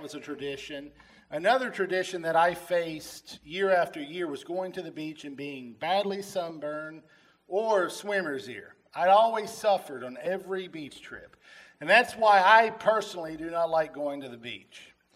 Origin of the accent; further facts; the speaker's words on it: West Virginia, United States; My family has had many traditions over the years as I grew up in West Virginia